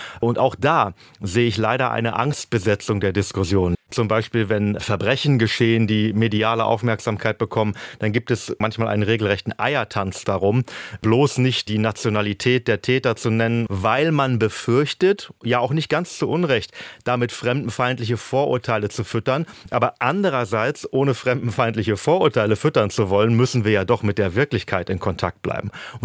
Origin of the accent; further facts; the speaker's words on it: Hanover, Lower Saxony, Germany; born there; Und ich bin dann in Freiheit in Westdeutschland in Hannover geboren, 1980.